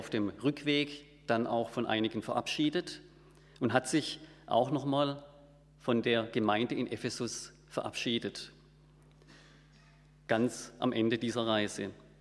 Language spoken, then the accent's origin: German; Bad Wildbad, Baden-Württemberg, Germany; Ich komme aus Bad Wildbad